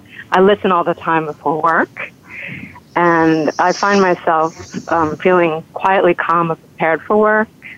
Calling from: Brooklyn, New York, United States; Hi, I'm calling in from Brooklyn.

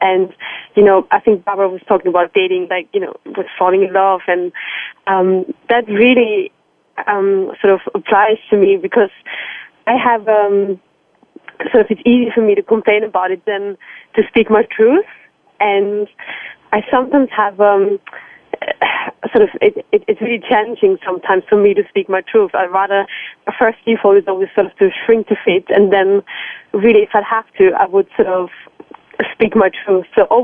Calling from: London, United Kingdom; I'm calling in from London.

